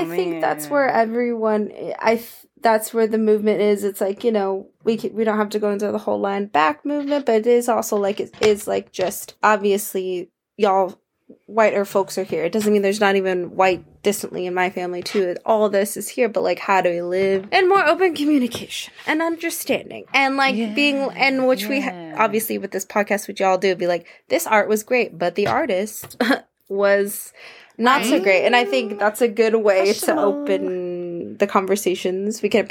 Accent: Colorado, United States; also born or lived in San Antonio, Texas; But I was born in Texas, San Antonio. My mom luckily raised me in Colorado. But yeah, growing up in Southern Colorado and always popping over to New Mexico

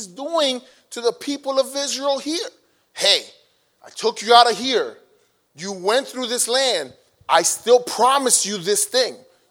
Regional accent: Colombia; Yo soy de Colombia.

